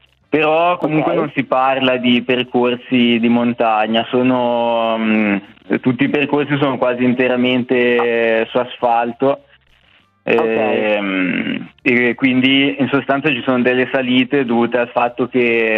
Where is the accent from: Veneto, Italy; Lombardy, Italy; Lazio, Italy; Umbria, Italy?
Lombardy, Italy; Carimate; il mio paese, c'è anche un castello lungo il percorso, il castello di Carimate